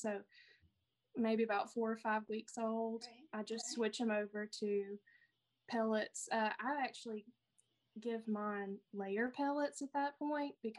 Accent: Southern United States, United States; accent: Southern; Well, I live in Alabama, as you can tell by my accent from the South.

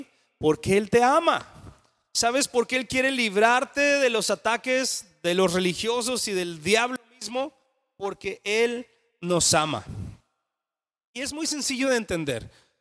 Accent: Mexico; lo entendemos mejor como mexicanos

